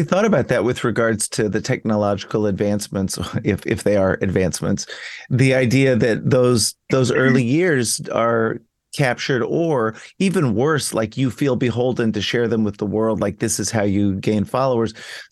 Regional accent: Dallas, Texas, United States; I mean, I grew up in the South in Texas, and we used to go spend the summers in Brainerd.

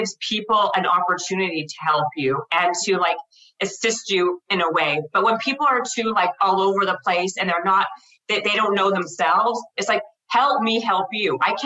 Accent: Winnipeg, Manitoba, Canada; I'm from Winnipeg, Manitoba. Oh. Like, super cold, like minus 45, crazy.

